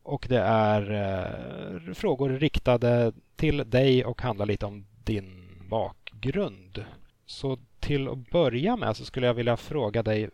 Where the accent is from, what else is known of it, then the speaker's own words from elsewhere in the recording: Sollentuna, Stockholm County, Sweden; i bowlinghallen i Sollentuna där jag växte upp